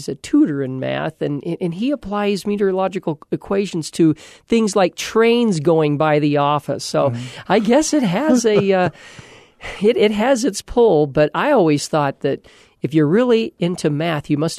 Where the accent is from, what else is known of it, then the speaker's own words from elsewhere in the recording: Long Beach, California, United States; I grew up in Long Beach, California. Very, very few thunderstorms.